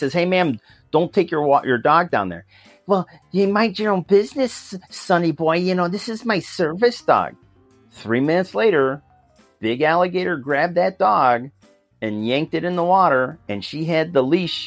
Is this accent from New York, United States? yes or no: yes; Rochester, New York, United States; So I grew up in a city called Rochester, Western New York, actually. I grew up on Lake Ontario